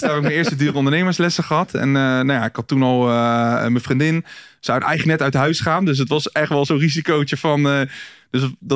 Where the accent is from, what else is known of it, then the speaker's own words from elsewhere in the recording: The Hague, South Holland, Netherlands; Ja, dus ik kom uit Den Haag. Zal je waarschijnlijk ook wel horen.